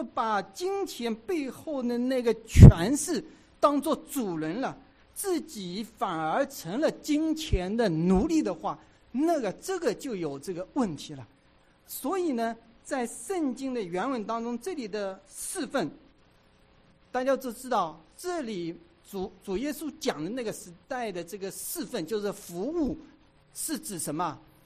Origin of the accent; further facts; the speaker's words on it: China; 有的时候我们中国人真的很会很会说一些很含糊其辞的话啊